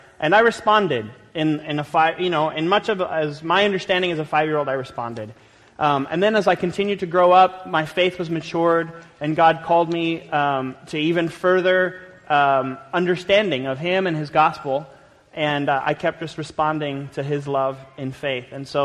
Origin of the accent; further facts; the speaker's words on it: Wyoming, United States; we're from Wyoming originally